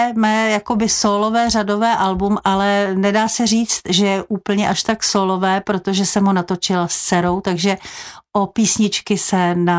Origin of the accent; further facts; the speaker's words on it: České Budějovice, South Bohemian Region, Czechia; born there; Budějovice, České Budějovice jsem už opustila, i když je to moje rodné město, ale bydlím nedaleko 20 kilometrů v jedné vísce, která už spadá pod Prachatický okres, ale jsem na vsi, kde je ticho.